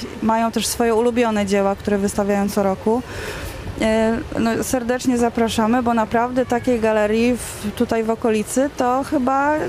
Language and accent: Polish; Chełm, Lublin Voivodeship, Poland; moje rodzinne miasto, w którym się urodziłam, mieszkam.